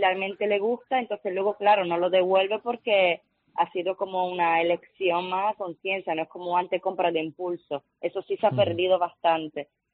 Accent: Italy; Spanish is a second language; Yo soy italiana y ese dicho se dice en italiano aún mejor

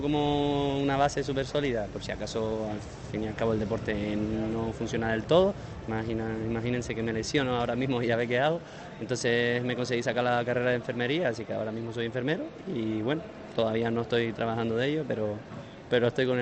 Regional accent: Las Palmas de Gran Canaria, Canary Islands, Spain; soy un chico de Las Palmas de Gran Canaria que lleva cogiendo olas con el buggy desde los 8 o 9 años

